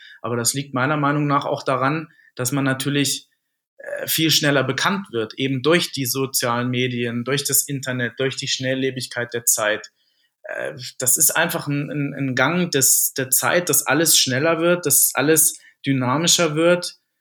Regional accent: Lower Saxony, Germany; weil ich selber Niedersachse bin. Ich komme ja gebürtig aus der Nähe von Wolfsburg

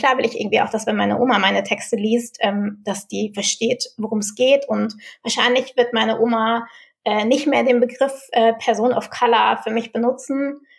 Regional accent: Germany; born there; in Deutschland geboren.

